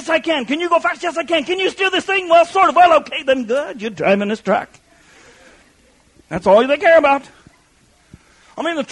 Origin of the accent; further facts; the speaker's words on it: United States; I grew up in America, in a church system who threw the Old Testament away, could care less what God means about the Sabbath day.